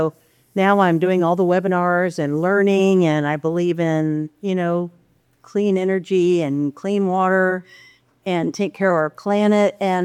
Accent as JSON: {"language": "English", "town": "Wichita", "region": "Kansas", "country": "United States", "tie": "born or raised there", "lives_now": "Oxford, United States", "said": "I live in a small town out of here, Oxford. I grew up in Wichita"}